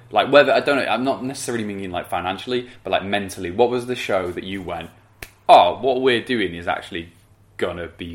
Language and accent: English; Manchester, North West England, United Kingdom; growing up in Manchester and watching gigs in Manchester